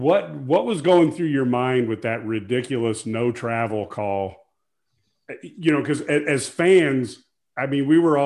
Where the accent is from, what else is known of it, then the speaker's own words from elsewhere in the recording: Illinois, United States; growing up in Central Illinois, we were all huge Lou Henson fans